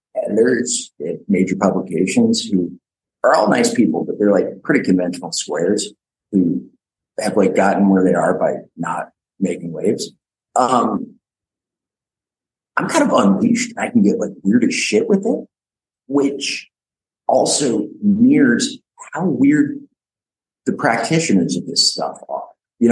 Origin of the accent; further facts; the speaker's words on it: Utah, United States; born there; I was born in Utah.